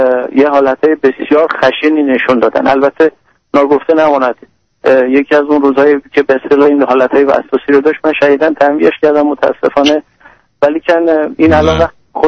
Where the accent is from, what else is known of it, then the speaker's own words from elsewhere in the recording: Iran; now in United States; به هر حال ما از ایران خارج شدیم، اومدیم آمریکا